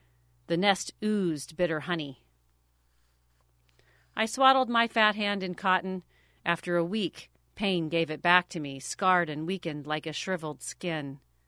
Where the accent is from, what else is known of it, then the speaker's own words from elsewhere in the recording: Iowa, United States; I grew up in Iowa, and like most kids who grew up in the Midwest, sometime or another, you're going to have a run-in with a wasp's nest.